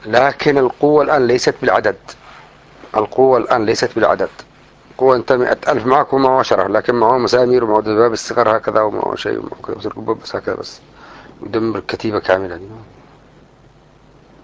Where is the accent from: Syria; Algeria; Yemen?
Yemen; هذه عملت مشاكل عندنا في اليمن لما حدثت الحرب بين الشمال والجنوب